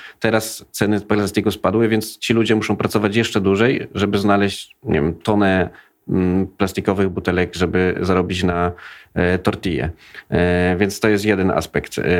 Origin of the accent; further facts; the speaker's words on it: Kraków, Lesser Poland, Poland; Jestem z Krakowa i widzę, jak powietrze może oddziaływać na populację